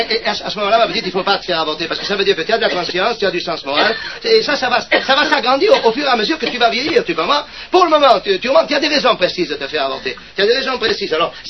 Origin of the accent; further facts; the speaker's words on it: south of France, France; autant vous dire tout de suite que je suis du Midi